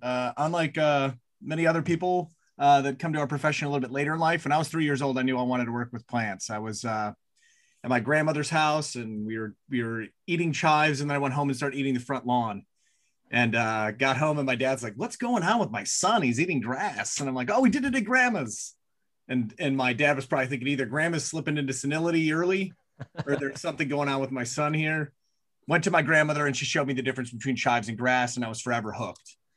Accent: Michigan, United States; growing up in Michigan, you know, you don't necessarily know everything there is to know about what's going on in the East Coast.

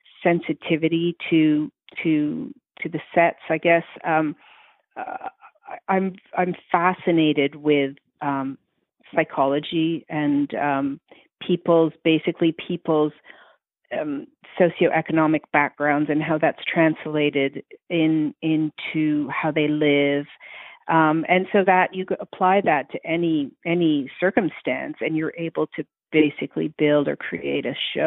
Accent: Montreal, Quebec, Canada; Mm-hmm. I'm from Montreal.

